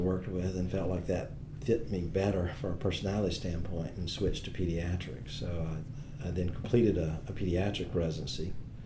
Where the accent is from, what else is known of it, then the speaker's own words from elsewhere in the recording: Aiken, South Carolina, United States; also born or lived in Athens, Georgia; I was born in Athens, Georgia, but grew up in Aiken. Moved there when I was a year and a half.